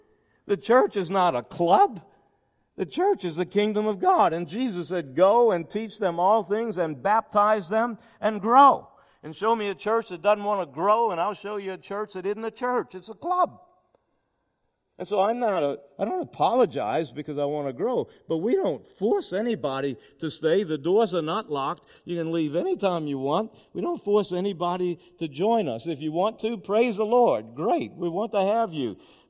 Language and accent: English; New Orleans, Louisiana, United States; I'm from New Orleans, Louisiana, and every Monday we have red beans and rice, New Orleans style, Cajun style